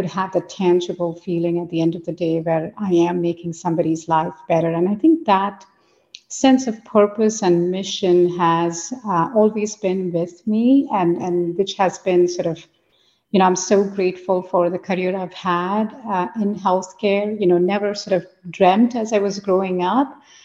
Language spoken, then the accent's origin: English; India; I grew up in India. I'm a child, of the 80s.